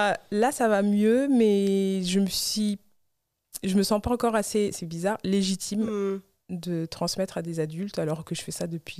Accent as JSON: {"language": "French", "town": "Colombes", "region": "Île-de-France", "country": "France", "tie": "born or raised there", "lives_now": "Paris, France", "said": "j'ai grandi à Colombes, dans okay. le 92, jusqu'à mes 24 ans et demi, où j'ai déménagé à Paris, dans le 14e."}